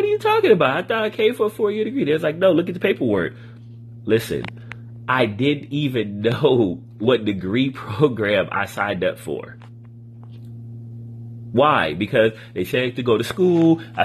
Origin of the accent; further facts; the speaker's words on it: Long Beach, California, United States; I'm from California, born and raised, Long Beach, California, okay?